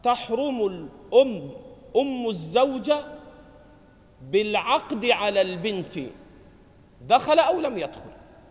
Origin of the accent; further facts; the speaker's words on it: Egypt; إحنا عندنا في مصر، في مصر نقول حمى